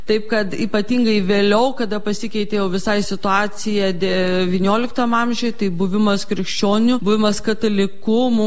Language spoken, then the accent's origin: Lithuanian; Samogitia, Lithuania; mes žemaičiai, būdami paskutiniai pagonis